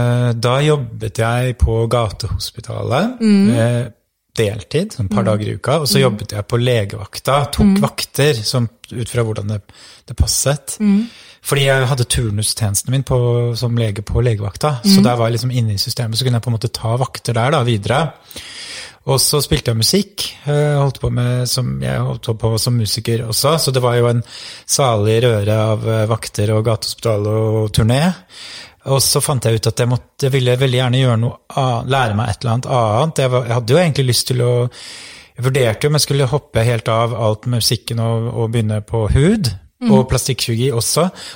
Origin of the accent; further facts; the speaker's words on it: Dubai, United Arab Emirates; now in Norway; jeg født I Norge, og så har jeg bodde jeg I Norge da, de første 10 årene av mitt liv. Og så vokste jeg opp I Dubai, ungdomsskole og videregående årene